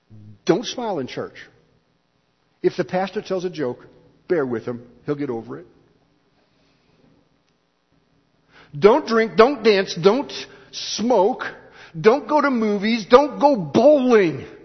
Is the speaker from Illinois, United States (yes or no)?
yes; Wheaton, Illinois, United States; I was raised in the Midwest in a town which was a dry town. It was a dry town because it was dominated by a school which was a dry school, Wheaton College.